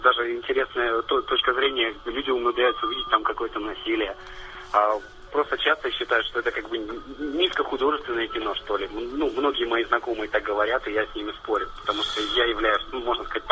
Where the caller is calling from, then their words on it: Kaliningrad, Kaliningrad Oblast, Russia; Да, да, я говорю из Калининграда